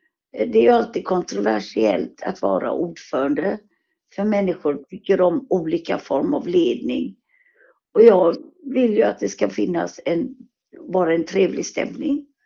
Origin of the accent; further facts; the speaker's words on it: Gothenburg, Västra Götaland County, Sweden; Vi bor i Munkebäck helt enkelt. Jag är urgöteborgare.